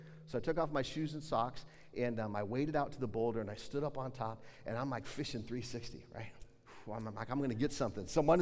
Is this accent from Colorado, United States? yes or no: yes; Colorado, United States; I grew up in Colorado, and there's great places to fish in Colorado.